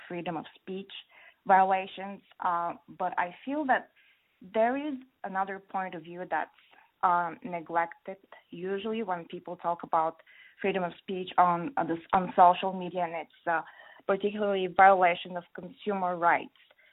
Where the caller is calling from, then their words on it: Chicago, Illinois, United States; I'm from Chicago, and I have the following question.